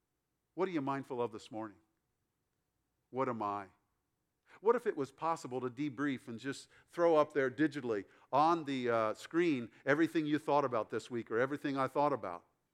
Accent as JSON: {"language": "English", "region": "Ohio", "country": "United States", "said": "I'm from Ohio."}